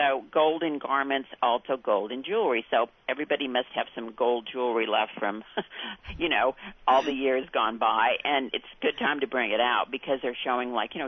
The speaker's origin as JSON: {"language": "English", "region": "Colorado", "country": "United States", "tie": "born or raised there", "said": "Well, don't forget, I was born and raised in Colorado."}